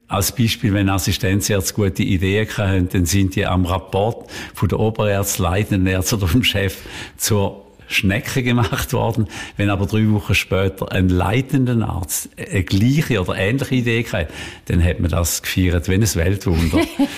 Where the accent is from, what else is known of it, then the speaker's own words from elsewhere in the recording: Tägerwil, Thurgau, Switzerland; also born or lived in Kreuzlingen; Ich bin in Kreuzlingen geboren, 1953. Meine Eltern sind, als ich zweijährig war, sind sie dann auf Tägerwil in Trauben gezogen, also dort neben dem Restaurant Ochsen. Und dort habe ich meine Kindheit verbracht